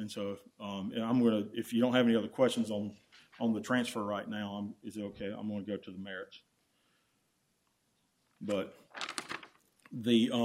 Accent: Fairhope, Alabama, United States; I'm an attorney from Fairhope, Alabama.

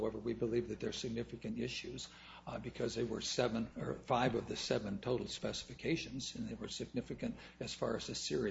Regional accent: San Antonio, Texas, United States; from San Antonio, Texas

